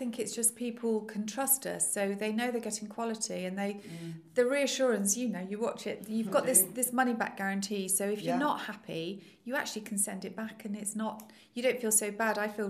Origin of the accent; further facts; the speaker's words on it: Nottingham, East Midlands, United Kingdom; So it was really good fun, except at the time it was filmed in Nottingham, which of course is my hometown